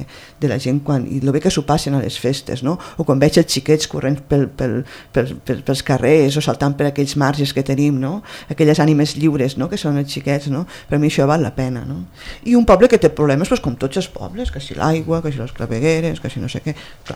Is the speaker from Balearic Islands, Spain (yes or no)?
no; Pradell, Catalonia, Spain; el meu poble ha recuperat l'ànima, que no l'havia perdut, no?